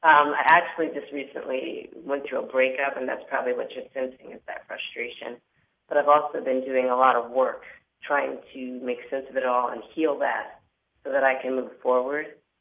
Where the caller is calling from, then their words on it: San Diego, California, United States; I'm calling it from California.